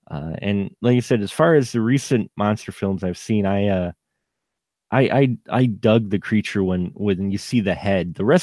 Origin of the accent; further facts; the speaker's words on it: Wisconsin, United States; I'm from Wisconsin. I live in Wisconsin. I know corn silos, and you always hear the dangers of them.